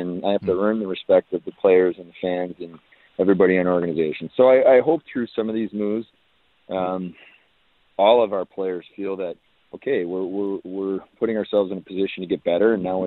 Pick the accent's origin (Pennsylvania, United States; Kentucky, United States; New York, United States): New York, United States; Buffalo; I grew up in Buffalo. I'm a Western New York native